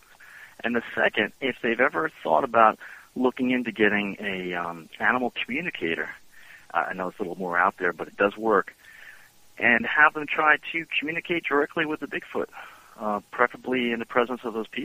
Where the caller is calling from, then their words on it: New Jersey, United States; I'm calling from New Jersey.